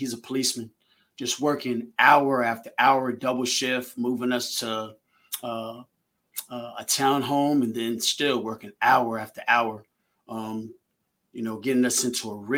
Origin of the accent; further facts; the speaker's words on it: Manassas, Virginia, United States; also born or lived in Haymarket, Virginia; Well, I was born in, I'm from Manassas, Virginia.